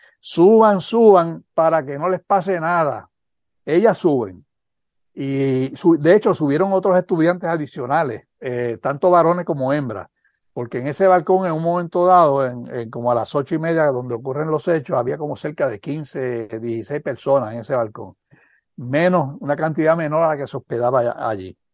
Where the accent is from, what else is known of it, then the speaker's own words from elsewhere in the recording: Yauco, Puerto Rico; como en Yauco, mi pueblo, esas cosas no pasaban